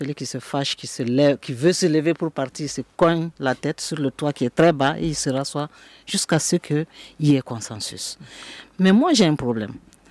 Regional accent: Mali; nous sommes tous des Maliens.

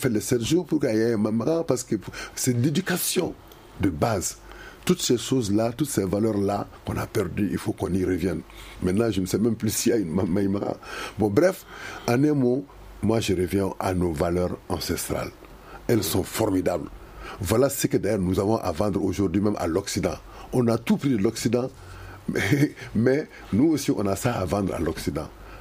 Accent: Ségou, Mali; Chez nous, à Ségou, enfin au milieu Bambara

